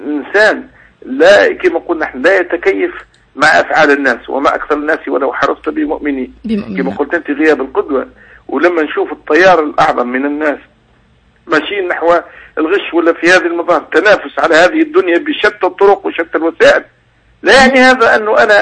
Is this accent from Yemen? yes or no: no; Tunisia; فثم كثير من الأمثال حتى عندنا في تونس أمثال كثيرة جدا